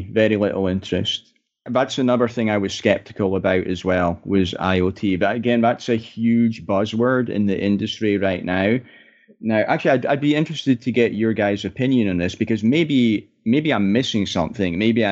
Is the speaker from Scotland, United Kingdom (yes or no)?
yes; Aberdeen, Scotland, United Kingdom; And because I'm from Aberdeen, we'll work in oil and gas there.